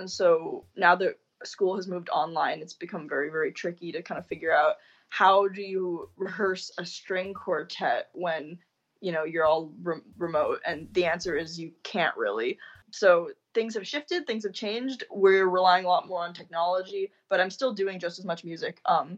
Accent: Denver, Colorado, United States; So I was there for 7 years, and I'm from Denver, Colorado.

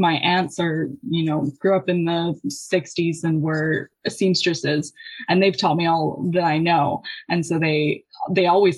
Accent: Sherwood Park, Alberta, Canada; I grew up in Sherwood Park, or just outside of Sherwood Park, and there's one in the Sherwood Park Mall that I would go to regularly.

